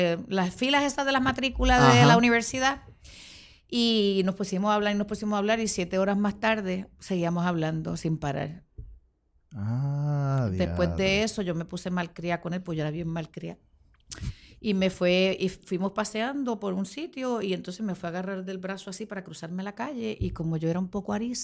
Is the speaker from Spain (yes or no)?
yes; Spain; born there; Nací en España y mi familia está allí.